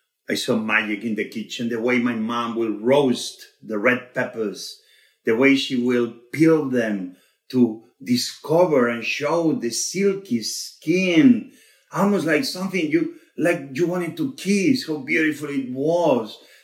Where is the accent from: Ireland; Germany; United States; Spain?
Spain; Barcelona, Catalonia; English is a second language; also born or lived in Asturias; I was born in Asturias, north part of Spain. Very beautiful place, green, where cows and the mountains meet the fish and the sea. But I grew up in Barcelona, the beautiful city of Barcelona in the province of Catalonia. I speak Catalan